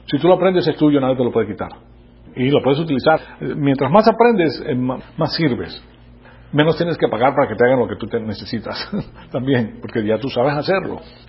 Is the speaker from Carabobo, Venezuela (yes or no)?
no; Caracas, Capital District, Venezuela; accent: Venezuelan; Yo me crié en Caracas, siendo colombiano, pues, pero me crié en Caracas. Entonces hablo como venezolano. Voy allá y hablo como venezolano. Tengo el acento venezolano, conozco los colocalismos